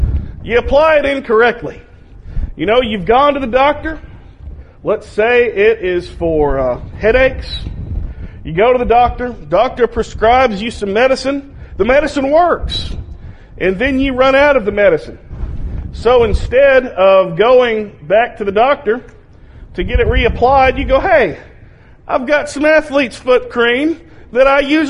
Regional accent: Arkadelphia, Arkansas, United States; I grew up in Arkadelphia, Arkansas. And that is the Baptist Mecca of the South

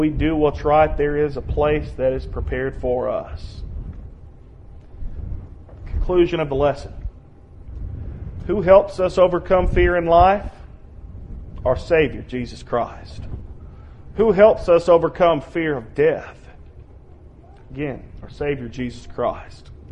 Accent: United States; I love being an American, but countries fall.

